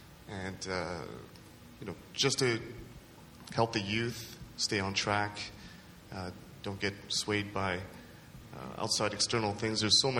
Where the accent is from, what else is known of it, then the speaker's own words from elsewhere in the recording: Canada; born there; first language Japanese; English is a second language; well, I was born here in Canada, but I spoke a lot of Japanese at home with my parents, and so I had been put into ESL.